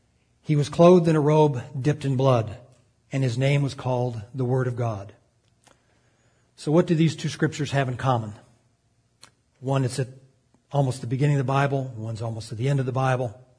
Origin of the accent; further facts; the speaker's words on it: South Dakota, United States; I was raised in South Dakota, and I used to commute back and forth from South Dakota to where I went to college in Tulsa, Oklahoma.